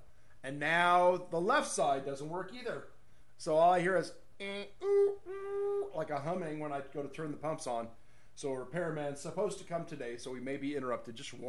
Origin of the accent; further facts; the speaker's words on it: Temple City, California, United States; Where I grew up in the Temple City, Arcadia area, I don't think I ever saw a homeless person in the San Gabriel Valley ever in my childhood.